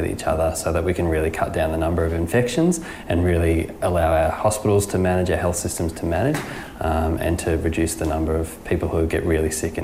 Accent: Gold Coast, Queensland, Australia; also born or lived in New Zealand; I'm originally a Kiwi from New Zealand, but moved over here a very long time ago. Grew up on the Gold Coast and I've been all around Queensland living and working in various times.

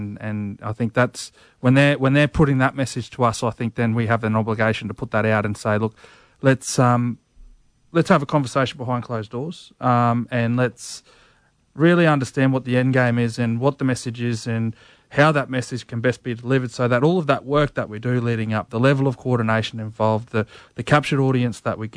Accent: Queensland, Australia; now in Brisbane, Australia; Yeah, I'm from Bidjara country in central Queensland there, but been down Brisbane way now for 13 odd years.

